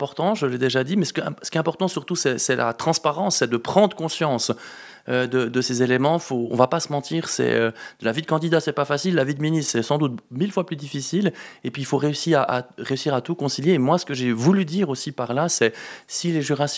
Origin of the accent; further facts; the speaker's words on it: Moutier, Bern, Switzerland; je viens de Moutier, bien sûr que j'ai aussi incarné le combat de Moutier pour la liberté